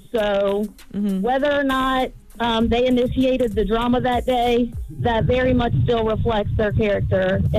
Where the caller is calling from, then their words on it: Covington, Kentucky, United States; from Covington.